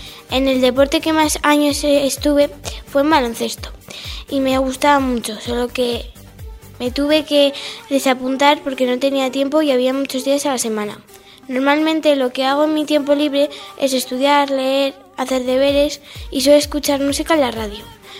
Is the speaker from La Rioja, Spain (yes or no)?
yes; Nájera, La Rioja, Spain; tengo 11 años y vengo de Nájera.